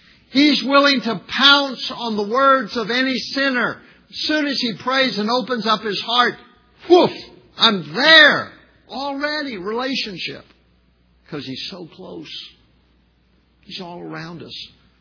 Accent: Arkansas, United States; And then I come to Oregon and they frown upon just dumping it in your yard. Man, I was from Arkansas.

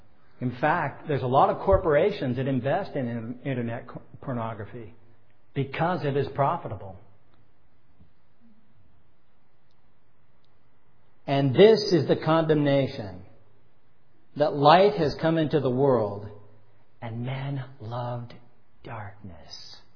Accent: Vancouver, British Columbia, Canada; Escort Services in Vancouver, my hometown. I've lived there my entire life.

